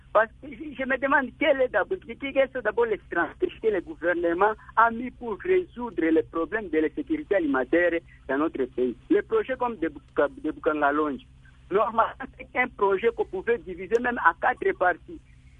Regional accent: DR Congo; Mais ce sont des choses qui ne se font pas chez nous en RDC.

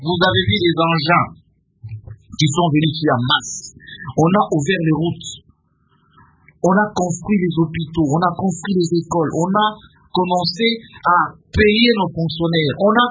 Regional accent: DR Congo; vous descendez chez moi en Mouzbaï

